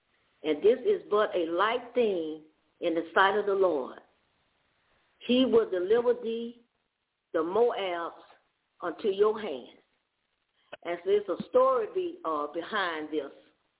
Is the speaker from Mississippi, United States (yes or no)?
yes; Mississippi, United States; Big old Mississippi.